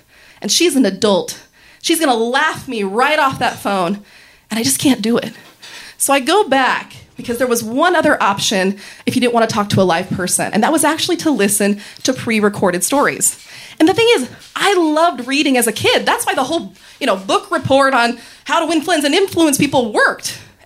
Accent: Reno, Nevada, United States; I'm from Reno, Nevada.

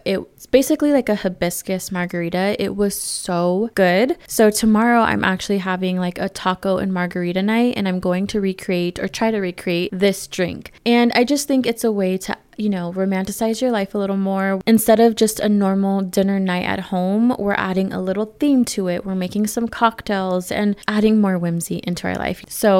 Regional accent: California, United States; if you guys don't know, I'm born and raised in California

